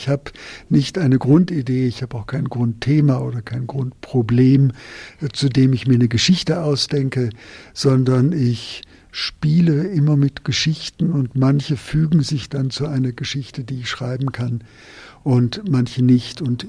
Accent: Southern Germany, Germany; Ich fühle mich auch ein bisschen als Schweizer, was für den Süddeutschen ja sowieso nicht so schwer ist.

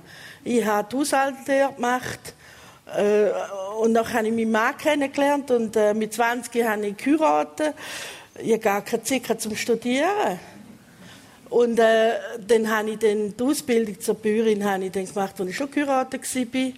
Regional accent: St. Gallen, Switzerland; Wir sind fast im Wald aufgewachsen, zwischen Degersheim und Mogelsberg.

